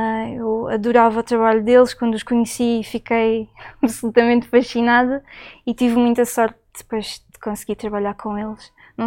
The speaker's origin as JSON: {"language": "Portuguese", "region": "Faro", "country": "Portugal", "tie": "born or raised there", "also_born_or_lived": "Almada", "said": "Eu cresci cá, em Faro. Nasci em Almada, mas depois cresci aqui, estive durante 20, 21 anos cá, a viver com os meus avós, licenciei-me na Universidade do Algarve."}